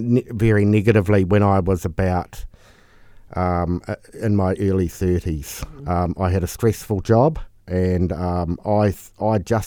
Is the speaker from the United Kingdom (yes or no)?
no; Christchurch, Canterbury, New Zealand; I'm from Christchurch. Yep. So born and bred Cantabrian. Yep. Went to school here.